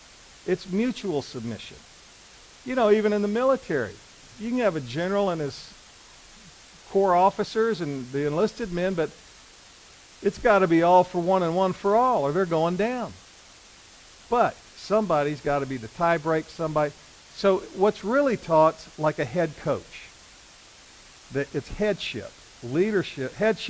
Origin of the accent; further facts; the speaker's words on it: the South, United States; I think part of that is because growing up in the South